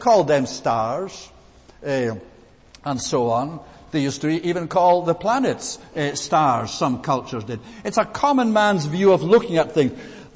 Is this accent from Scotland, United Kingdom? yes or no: yes; Scotland, United Kingdom; accent: Scottish; No doubt you all know by now by my accent, I'm from the land of Scotland.